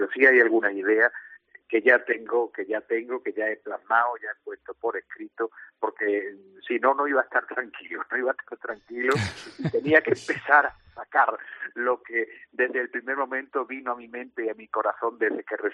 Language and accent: Spanish; Almonte, Andalusia, Spain; di el pregón de Semana Santa de Almonte, de mi pueblo